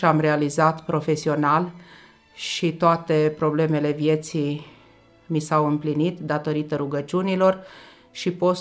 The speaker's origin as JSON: {"language": "Romanian", "town": "Sighetu Marmației", "region": "Maramureș County", "country": "Romania", "said": "sunt de la Sighetul Marmației."}